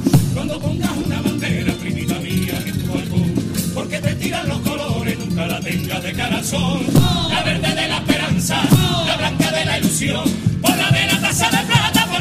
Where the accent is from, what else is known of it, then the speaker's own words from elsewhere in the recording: Cádiz, Andalusia, Spain; soy de Cádiz, tengo 50 años